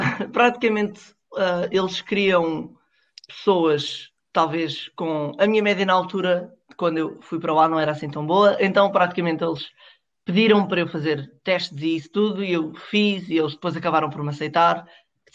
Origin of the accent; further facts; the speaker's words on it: Lisbon, Portugal; sou de Lisboa. Neste momento estou a fazer o 11º ano na Escola Secundária de Ramada e passei um ano no Japão pela IFS.